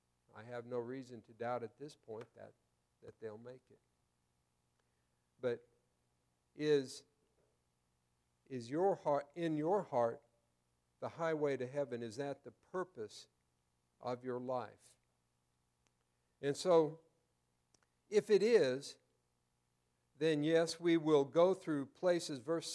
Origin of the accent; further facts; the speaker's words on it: Prescott, Arizona, United States; now in Mesa, United States; I grew up in Prescott, and I know where some things are. It's changed a lot since then.